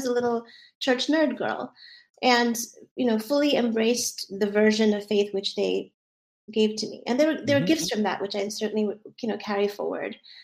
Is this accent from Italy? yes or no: no; Boston, Massachusetts, United States; And so I was raised in Boston in a sort of thickly Christian evangelical community.